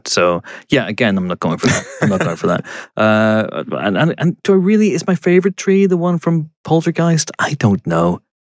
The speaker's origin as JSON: {"language": "English", "country": "Ireland", "tie": "born or raised there", "said": "I grew up in Ireland, where all the trees come to life because of the fairies and the leprechauns."}